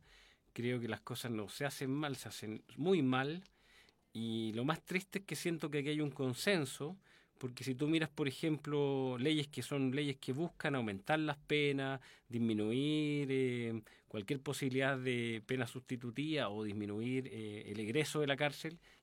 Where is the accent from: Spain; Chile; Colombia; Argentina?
Chile; Valparaíso; De niño, yo viví en Valparaíso, tuve una familia bastante estructurada, sin mayores problemas